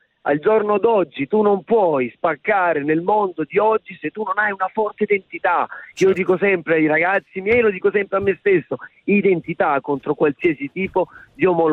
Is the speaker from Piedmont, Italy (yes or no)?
no; Scorrano, Apulia, Italy; born there; now in Lecce, Italy; Finalmente torniamo da Lecce, ci spostiamo a Scorrano, nel mio paese natale.